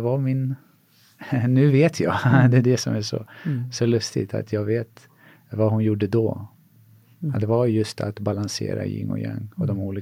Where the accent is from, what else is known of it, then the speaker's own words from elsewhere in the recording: Sweden; born there; also born or lived in China; Min far är från Grekland och min mor är från Polen. Och jag är född här i Sverige.